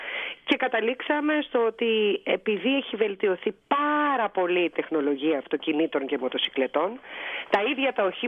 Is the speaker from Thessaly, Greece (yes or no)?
yes; Trikala, Thessaly, Greece; also born or lived in Corfu; now in Athens, Greece; όταν εγώ ήρθα επαρχιωτάκι από τα Τρίκαλα, στα οποία μεγάλωσα, από την Κέρκυρα είμαι και μεγάλωσα στα Τρίκαλα, όταν πέρασα στο Πανεπιστήμιο και ήρθα στην Αθήνα